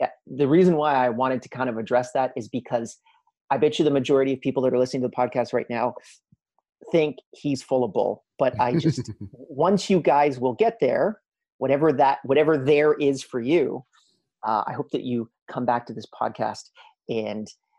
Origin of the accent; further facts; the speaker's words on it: Canada; which was one of the best schools that I could afford as a Canadian.